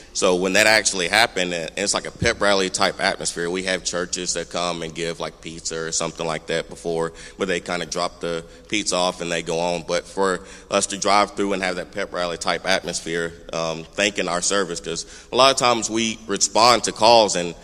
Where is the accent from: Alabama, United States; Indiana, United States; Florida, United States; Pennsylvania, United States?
Alabama, United States; Birmingham; also born or lived in Kansas; now in Montgomery, United States; So we first came here back in 2016, coming to the city of Montgomery. We're originally from the Birmingham area. We've been moved around. I was in the Army in Kansas for 5 years